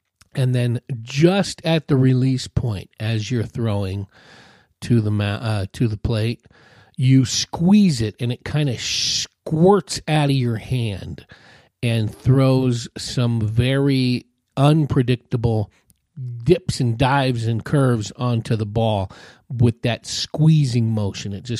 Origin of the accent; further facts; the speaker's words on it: Hayward, California, United States; eight, 10-year-old kid growing up in Hayward, California, going to Palmacia Elementary School